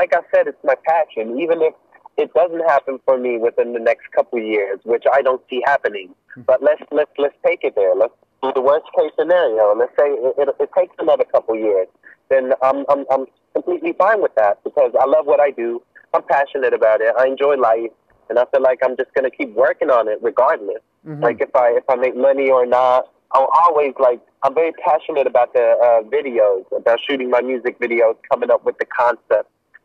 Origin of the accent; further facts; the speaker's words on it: Germany; I don't have the same experience as a black man growing up in America. I grew up in Germany, mm-hmm. so it's different.